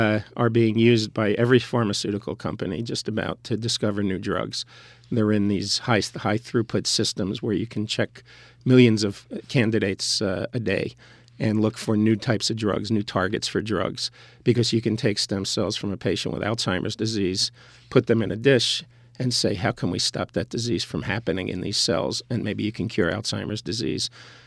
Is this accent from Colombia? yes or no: no; New Jersey, United States; now in Albany, United States; Yes, I've been living in the Albany region for almost 10 years now. I came from New Jersey